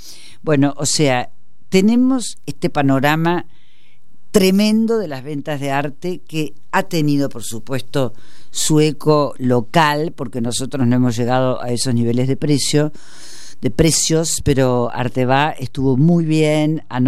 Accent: Córdoba, Argentina; él estudió en Córdoba y yo soy cordobesa

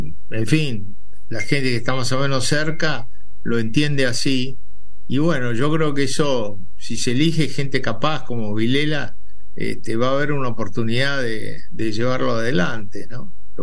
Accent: Argentina; No hay un área productiva como la Argentina, tan cerca de los puertos y con una capacidad de gestión del sector agropecuario tan notable como la nuestra

